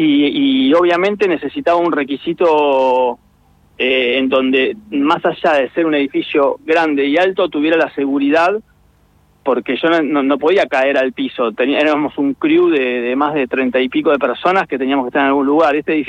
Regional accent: Argentina; Bueno, somos argentinos, ¿no?

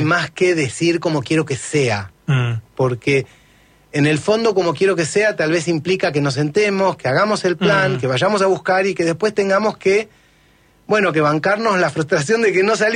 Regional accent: Argentina; yo soy argentino, yo no me siento que Argentina es una mierda

